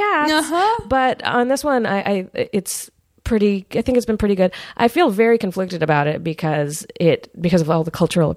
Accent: Richmond, Virginia, United States; I grew up in Richmond, Virginia, and I was mostly like for most of my schooling

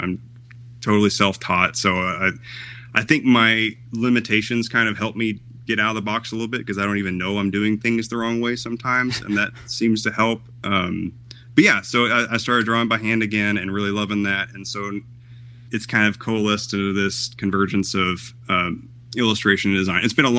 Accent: Arkansas, United States; also born or lived in Seattle; I'm from Northwest Arkansas, born and raised, moved around a bit, came back here, lived in Seattle for a while and really loved it up there.

